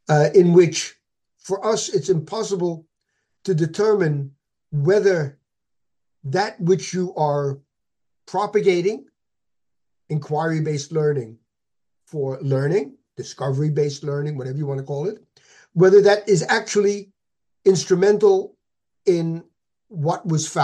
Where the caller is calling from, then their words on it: Netherlands; The seaside in the Netherlands.